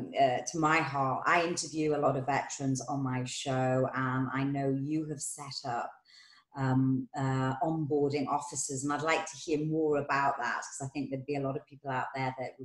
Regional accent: Newcastle, North East England, United Kingdom; my folks are up in Newcastle. I'm from Newcastle

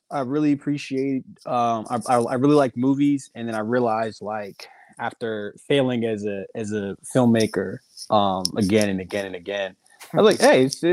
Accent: Manassas, Virginia, United States; I'm from Manassas, Virginia.

